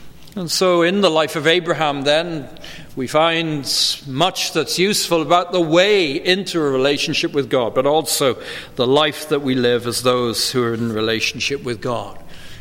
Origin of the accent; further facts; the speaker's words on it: United Kingdom; moved away as an adult; now in United States; growing up in the United Kingdom, spending a year studying in Germany, living now 16 years in the United States